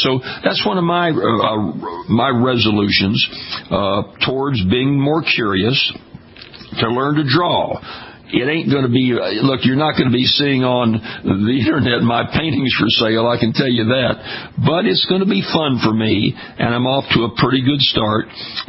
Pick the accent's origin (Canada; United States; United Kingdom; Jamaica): United Kingdom; Scotland; It's an old Scottish tune, by the way. I know that because I'm Scottish.